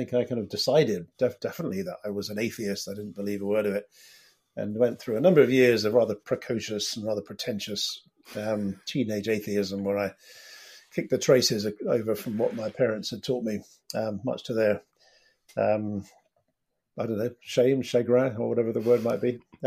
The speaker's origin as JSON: {"language": "English", "town": "Bristol", "region": "South West England", "country": "United Kingdom", "tie": "born or raised there", "also_born_or_lived": "Oxford", "lives_now": "London, United Kingdom", "said": "I was born in Bristol in the West Country, grew up there, and got ordained in the Church of England."}